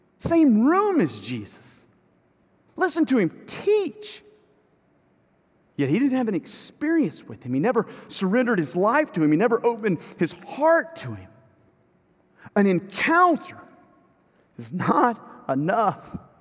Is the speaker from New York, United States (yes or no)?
no; Louisiana, United States; look, my family's from South Mississippi. I grew up in Louisiana. I went to school in Arkansas.